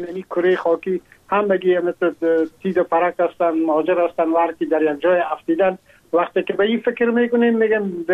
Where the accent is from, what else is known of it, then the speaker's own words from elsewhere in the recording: Afghanistan; now in France; ما هم در جمع امو مردمایی بودم که از افغانستان بر آمدم و تقریبا این 3 سال میشه که ما در فرانسه زندگی میکنم